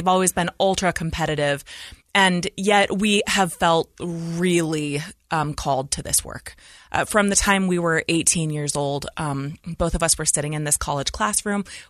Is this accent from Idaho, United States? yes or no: yes; Idaho Falls, Idaho, United States; We were raised in Idaho Falls, Idaho. My parents still live there.